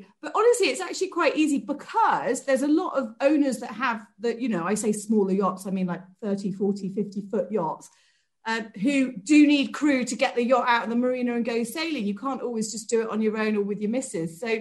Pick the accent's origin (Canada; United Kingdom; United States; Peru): United Kingdom; Bristol, South West England; I'm from Bristol